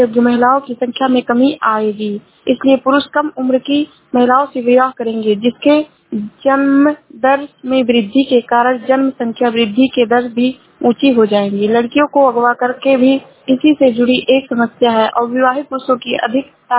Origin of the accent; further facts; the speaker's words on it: Shravasti, Uttar Pradesh, India; मैं जिला श्रावस्ती से हूँ।